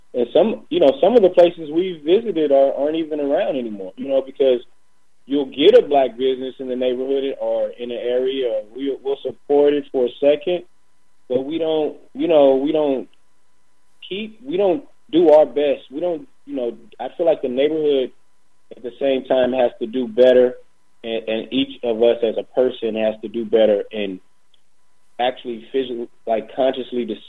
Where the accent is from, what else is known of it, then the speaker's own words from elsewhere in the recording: Walnut Park, Missouri, United States; But prior to that, I'm actually from, I grew up in Walnut Park and in Country Club Hills. So between those two areas.